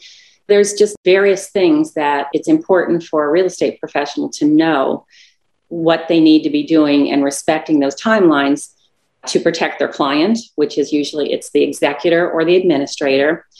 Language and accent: English; Ohio, United States; moved away as an adult; We came from Ohio in 1989, and with like the pioneers with big ideas of how we were going to make our lives so much better.